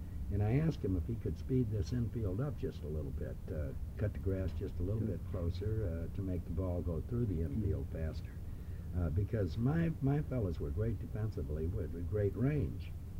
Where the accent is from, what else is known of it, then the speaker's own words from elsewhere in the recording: St. Louis, Missouri, United States; I'm from St. Louis, and we used to boo the opposition and taunt the opposition. That's where I grew up.